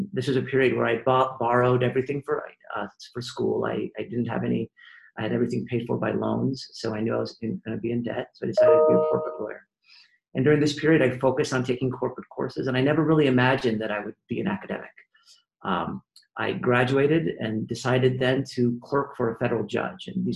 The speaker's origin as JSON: {"language": "English", "region": "Colorado", "country": "United States", "tie": "born or raised there", "also_born_or_lived": "Illinois", "said": "I was born in Illinois and grew up in Colorado, and I grew up in a household of parents, both of whom are academics."}